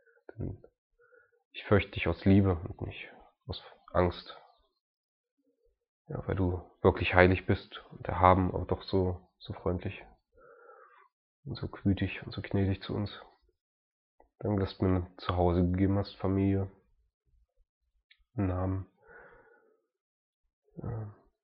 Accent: Germany; Ich bin Deutscher, ich bin ziemlich deutsch

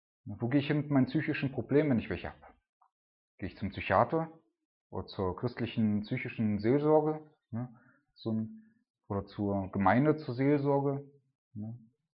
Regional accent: Germany; Wenn ich krank bin, wo gehe ich als erstes hin? Als Deutscher natürlich zum Arzt, ist klar.

